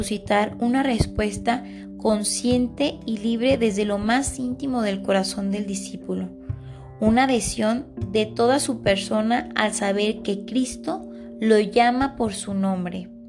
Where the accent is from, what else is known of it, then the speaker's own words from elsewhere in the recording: Mexico; Y nosotros, como mexicanos